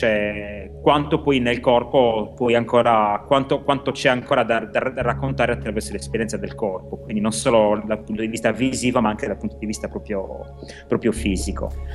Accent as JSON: {"language": "Italian", "region": "Sardinia", "country": "Italy", "moved": "as an adult", "said": "da quando ho 18 anni, praticamente mi sono trasferito dalla Sardegna e ho iniziato così a viaggiare."}